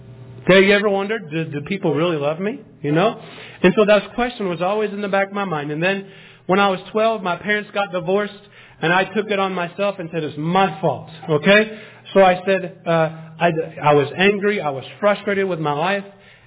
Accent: Hailey, Idaho, United States; born there; I was born in Idaho. All right. Amen? Okay, I was born in Haley, Idaho. This is just outside of Sun Valley.

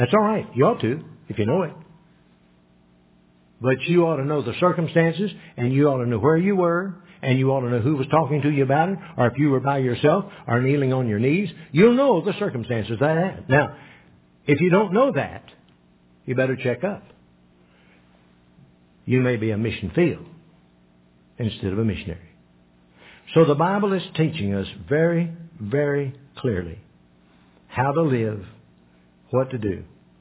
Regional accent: Indiana, United States; I said, "I'm American too." They went, you know, they just realized. I said, "Where are you from?" They said, "Kentucky." I said, "Kentucky?" I said, "I'm from Indiana. My parents, all my in-laws, from Kentucky."

